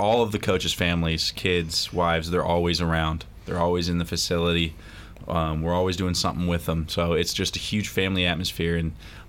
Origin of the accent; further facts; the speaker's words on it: Stow, Ohio, United States; moved away as an adult; also born or lived in Buffalo; Yeah, I'm originally from a city called Stowe, Ohio. Nobody knows where that is, so I tell them I'm from Akron.